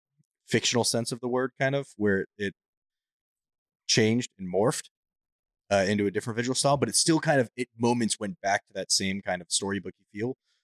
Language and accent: English; California, United States; I grew up in the Bay Area and I grew up going to the city all the time. I wouldn't say I'm from San Francisco, but I definitely had a lot of experiences there.